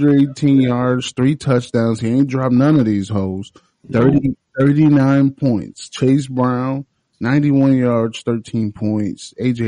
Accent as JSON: {"language": "English", "country": "Nigeria", "said": "I'm Nigerian"}